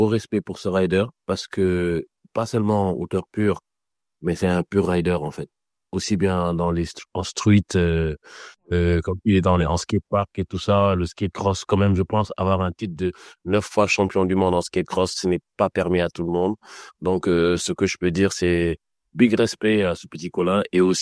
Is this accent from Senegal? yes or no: yes; Senegal; je me considère en tant que Sénégalais, donc c'est pour nous.